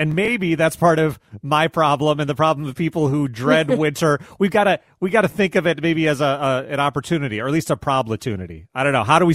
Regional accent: Midwest, United States; You know, I grew up in the Midwest, and I was the kid, like my kids are now, who wouldn't wear the hat

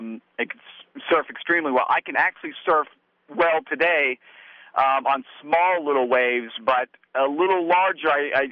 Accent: Florida, United States; what I have is I've grew up surfing all my life. I grew up in Florida and loved surfing.

